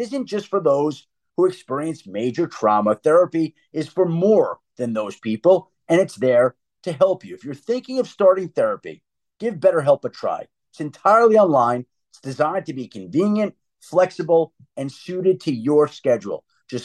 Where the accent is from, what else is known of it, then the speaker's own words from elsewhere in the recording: Long Island, New York, United States; let me say this: I grew up on Long Island.